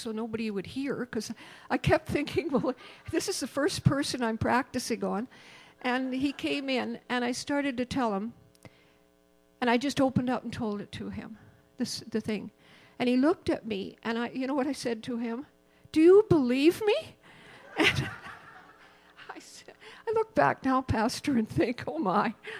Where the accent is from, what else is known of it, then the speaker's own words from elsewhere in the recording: Saskatchewan, Canada; now in Alberta, Canada; I'm from Saskatchewan and I cheer for the Rough Riders, I'm here as an Albertan now.